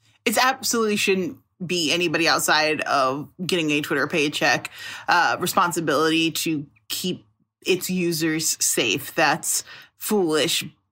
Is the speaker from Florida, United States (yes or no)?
no; Chicago, Illinois, United States; I'm from Chicago.